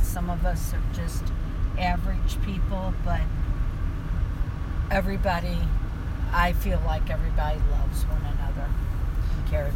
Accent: St. Louis, Missouri, United States; I was born in South St. Louis. I lived in Lima until I was 7 or 8 years old. And then we moved to Velda Village, which is in North County.

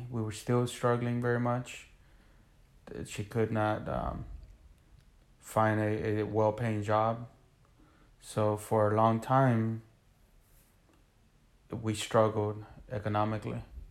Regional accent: Honduras; English is a second language; now in United States; So we were living in Honduras at the time.

